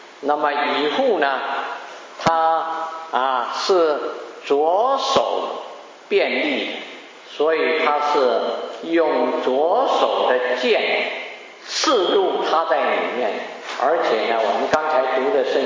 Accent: China; 我们中国人过去有很多儿童喜爱看的连环图画这种想象力

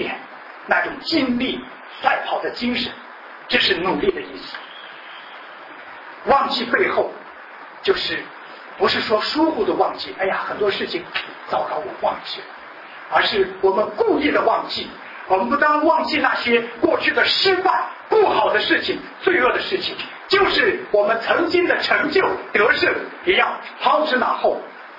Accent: Xi'an, Shaanxi, China; 我是从西安过来的，在西安，如果大家去过的或者是知道的，是一个古城，很有名的其中一个古迹就是大雁塔。

